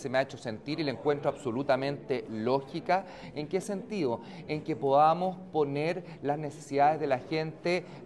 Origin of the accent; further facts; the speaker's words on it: Antofagasta, Chile; Yo vengo de la región de Antofagasta y por lo tanto entiendo lo que es esto